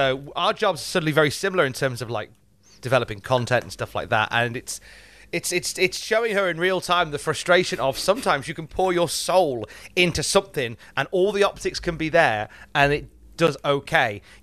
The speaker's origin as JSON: {"language": "English", "country": "Germany", "second_language": "English", "said": "For context, I'm from Germany"}